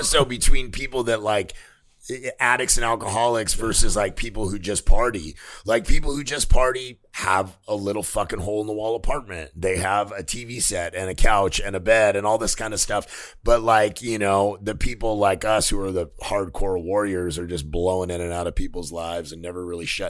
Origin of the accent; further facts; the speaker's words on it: Corona, California, United States; I grew up in Corona. I'm from Corona, and I never knew anybody named Foster Freeze.